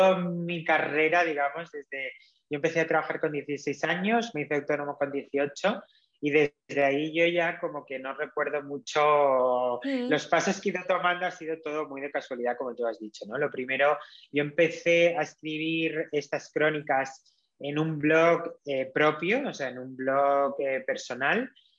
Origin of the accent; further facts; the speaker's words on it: Madrid, Community of Madrid, Spain; also born or lived in Cáceres; yo nací en Cáceres, nos trasladaron a Madrid por el trabajo de mi padre